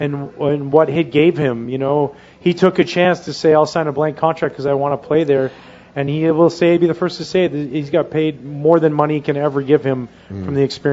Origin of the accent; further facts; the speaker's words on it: Canada; Growing up in Canada and watching the Montreal Expos on the French channel.